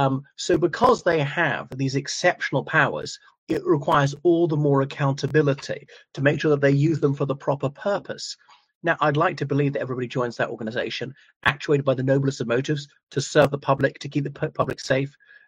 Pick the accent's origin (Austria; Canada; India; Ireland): Ireland; from Ireland.